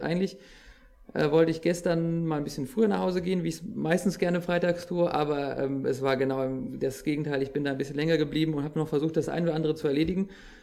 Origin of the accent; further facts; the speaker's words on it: Bensheim, Hesse, Germany; Bei uns in Bensheim, in meinem Heimatort, ist Mitte des Jahres, also Mitte 2015, ein ja, Notflüchtlingslager errichtet worden mit 600 Menschen.